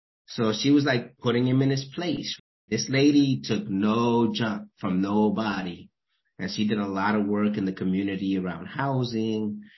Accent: New York City, New York, United States; So growing up in the Bronx was a mixture of like this beautiful independence

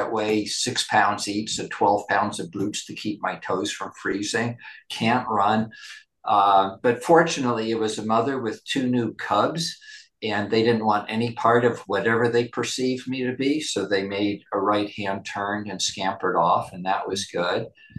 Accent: United States; as an American, if we're giving advice to other countries, other governments, other universities about how to manage their resources, we need to look in the mirror and ask, what is it that we do here at home?

